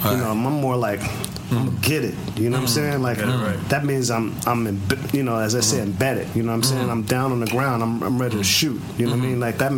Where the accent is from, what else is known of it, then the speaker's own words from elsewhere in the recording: East Coast, United States; I'm from the East Coast